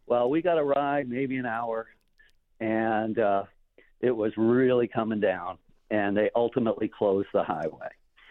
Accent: Springfield, Ohio, United States; Frank and I grew up in Springfield and went to the same high school and we're good friends.

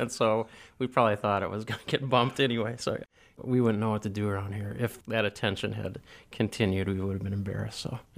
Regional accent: Wisconsin, United States; I'm from Wisconsin originally, which I think is pretty exotic if you look around.

